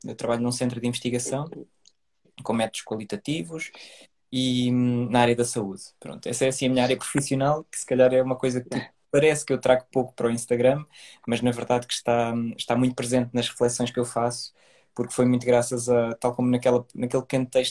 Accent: Portugal; de Portugal, sim. Embora a minha mãe, eu sou imigrante, de segunda geração, portanto a minha mãe é brasileira

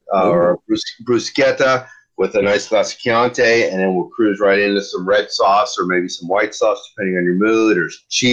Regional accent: Florida, United States; as a kid growing up in Central Florida, I started liking insects

